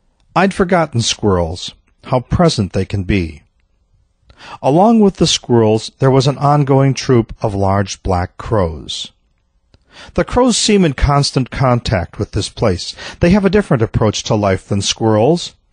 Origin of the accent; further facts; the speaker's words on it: Midwest, United States; I grew up in the Midwest where squirrels were residents.